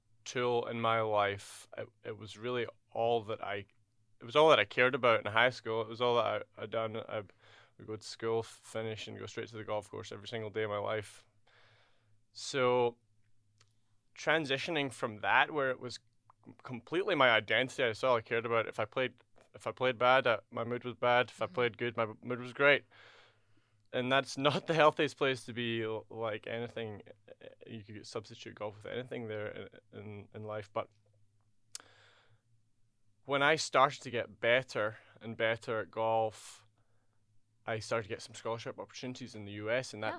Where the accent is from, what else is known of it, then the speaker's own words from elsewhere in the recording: Scotland, United Kingdom; moved away as an adult; now in United States; Well, I am from Scotland, just outside of Glasgow. I've been in the US for almost 8 years now.